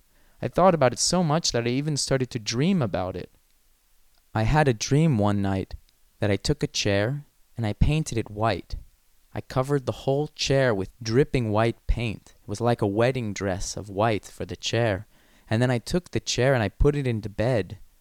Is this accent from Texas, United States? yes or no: yes; San Antonio, Texas, United States; I grew up in San Antonio, Texas, and there I amassed a small library of books about the history of chairs.